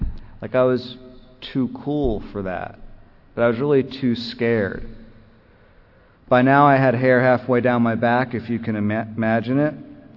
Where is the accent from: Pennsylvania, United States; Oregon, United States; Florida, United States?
Florida, United States; Miami; if you're a kid like me growing up in South Florida, in Miami's where I'm from